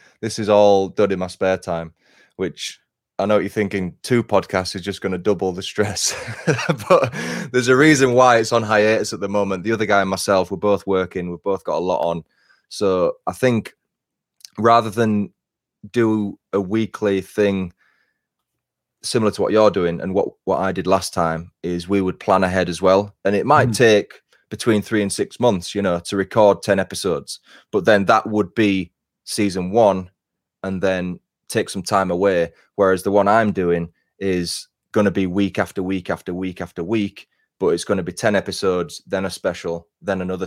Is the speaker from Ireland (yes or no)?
no; England, United Kingdom; we are all from Northern England